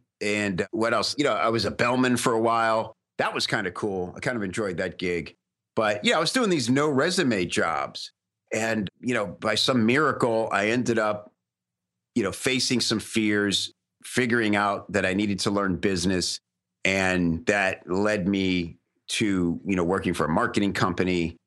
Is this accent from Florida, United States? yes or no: yes; Tampa, Florida, United States; now in Los Angeles, United States; And he and I moved out to LA together when we started at the same age. He was from Orlando, I was from Tampa.